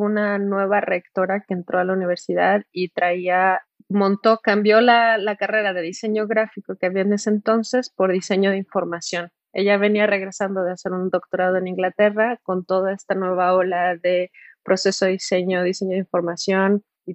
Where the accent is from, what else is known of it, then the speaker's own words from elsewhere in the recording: Mexico; Pues yo originalmente soy del Caribe, entonces de la parte del Caribe de México.